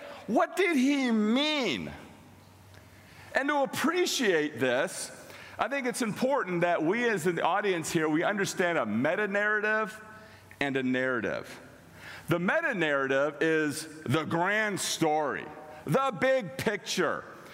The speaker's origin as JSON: {"language": "English", "region": "Iowa", "country": "United States", "lives_now": "Texas, United States", "said": "I was from Iowa, so I knew, get the faucets running a little bit"}